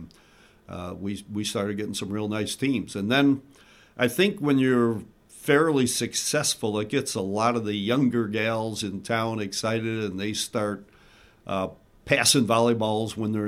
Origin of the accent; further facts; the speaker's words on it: Chicago, Illinois, United States; We had been big city people. I grew up in Chicago and taught in Chicago and L.A. area.